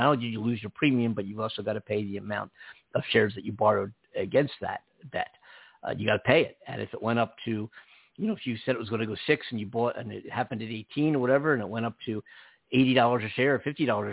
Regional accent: Philadelphia, Pennsylvania, United States; now in Los Angeles, United States; You know, I'm from Philadelphia, and there's no sports fan better in the world

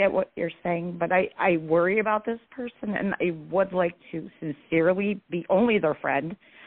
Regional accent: New York, United States; I'm from New York, and I'd like to congratulate you on your day.

